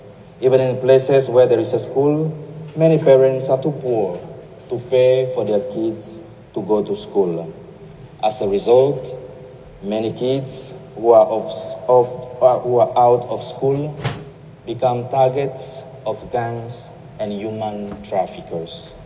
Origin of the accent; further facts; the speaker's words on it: Cameroon; now in Zambia; I'm originally from Cameroon and I'm missionary in Zambia.